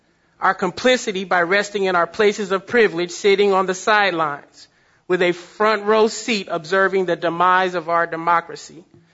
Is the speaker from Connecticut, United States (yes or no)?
no; San Francisco, California, United States; Here, I grew up in Hunters Point. Over the last 10 years, the African-American population of San Francisco has dropped from 10% to below 4%.